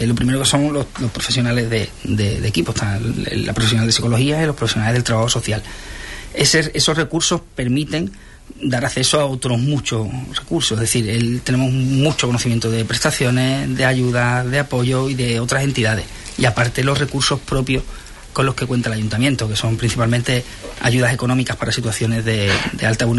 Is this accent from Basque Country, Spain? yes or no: no; Huelva, Andalusia, Spain; Yo que vengo de otro barrio de aquí, de Huelva, yo soy de La Orden